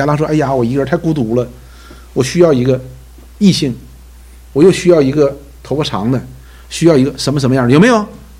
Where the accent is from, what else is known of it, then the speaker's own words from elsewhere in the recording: China; 就是我们中国人常说的一件事情，就是生在福中不知福